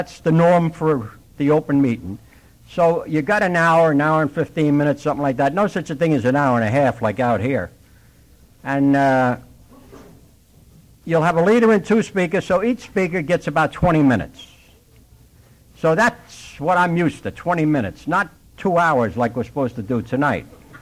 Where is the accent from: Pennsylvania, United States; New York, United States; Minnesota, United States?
New York, United States; now in California, United States; I'm out in California now 5 years, and I'm a New Yorker, an AA New Yorker.